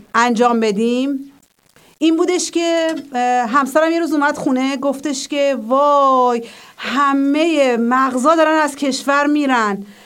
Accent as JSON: {"language": "Persian", "country": "Iran", "moved": "as an adult", "said": "بچه‌های من وقتی ما از ایران اومدیم بیرون 3.5 سال بودن،"}